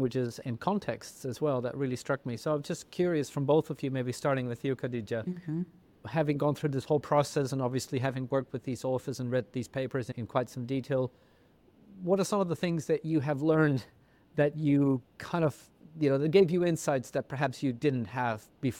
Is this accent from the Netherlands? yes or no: yes; Netherlands; first language Dutch; English is a second language; Dutch being my mother tongue.